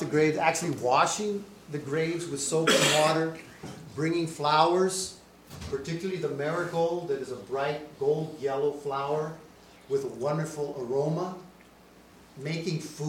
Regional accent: Arizona, United States; Being that I was born and raised in Arizona, my father actually had a studio on an ancient Hohokam site.

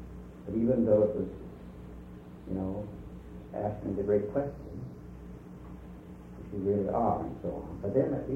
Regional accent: United States; They didn't have much money, but they don't take many crowns as an American in Denmark.

